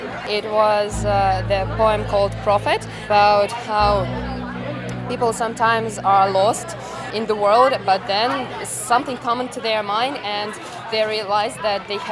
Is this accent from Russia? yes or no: yes; Saint Petersburg, Russia; English is a second language; I'm 19 years old and I'm from St. Petersburg